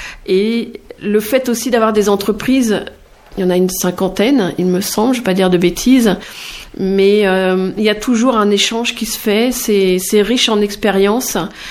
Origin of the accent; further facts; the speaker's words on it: Nantes, Pays de la Loire, France; J'ai fait mes études à l'école Pivot en design industriel et graphique à Nantes puisque je suis nantaise.